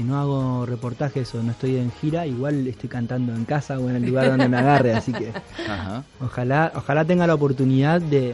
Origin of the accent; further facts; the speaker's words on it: Bahía Blanca, Buenos Aires Province, Argentina; A los 11 años empecé a cantar en la ciudad de Bahía Blanca, que es donde nací, donde me crié, en Argentina.